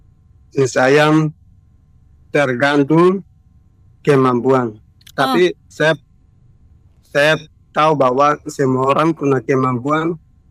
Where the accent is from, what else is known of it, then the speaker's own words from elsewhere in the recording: Papua, Indonesia; kita orang Papua jangan ke pasar jadi pembeli.